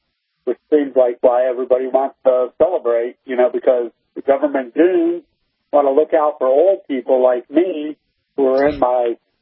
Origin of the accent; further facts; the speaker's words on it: North Carolina, United States; Hi, I'm actually from Daredevil Hills, North Carolina.